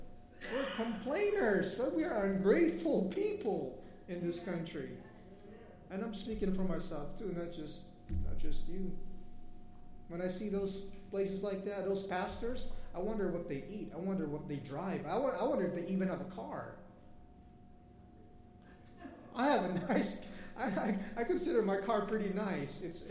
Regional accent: Sipocot, Bicol Region, Philippines; English is a second language; That's really close to where I grew up in Sipoko, in Bicol.

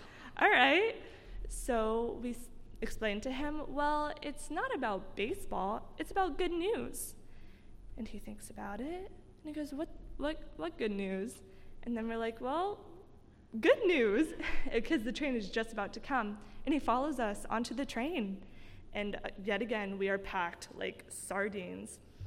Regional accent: Sarasota, Florida, United States; As she said, I met her in Florida, so I am from Florida, Sarasota, Florida, to be exact.

